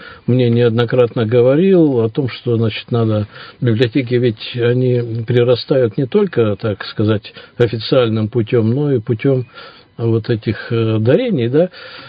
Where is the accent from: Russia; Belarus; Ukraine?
Russia; Irkutsk, Irkutsk Oblast; как обычный иркутский житель, я, наверное, первый музей, который я узнал в детстве в Иркутске